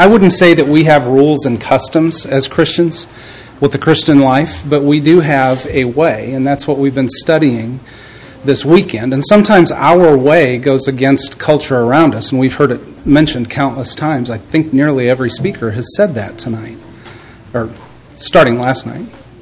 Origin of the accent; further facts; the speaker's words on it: Pekin, Illinois, United States; So I'm at Prince Road a lot, but I'm from Pekin, Peoria, Illinois.